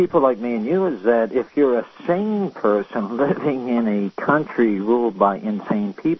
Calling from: North Carolina, United States; I'm calling you from North Carolina, and I do teach also

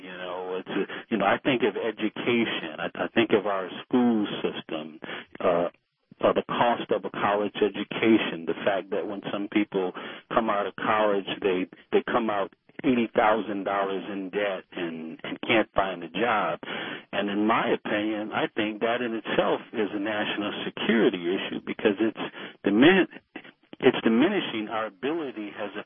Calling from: Farmington Hills, Michigan, United States; I'm calling from Farmington Hills.

